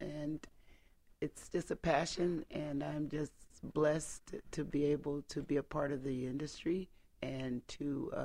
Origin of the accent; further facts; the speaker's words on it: Canton, Ohio, United States; Okay, well, I'm from Canton, Ohio, and that's where I grew up